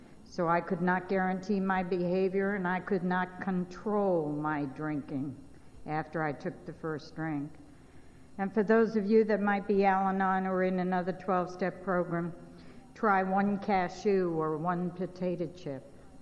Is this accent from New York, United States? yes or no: yes; New York City, New York, United States; born there; I was born in New York City. I'm the oldest of three girls.